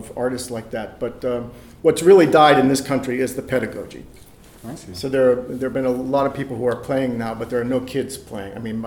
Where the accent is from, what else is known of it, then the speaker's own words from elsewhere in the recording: Pittsburgh, Pennsylvania, United States; Well, I grew up in the Pittsburgh area, and you would certainly find it there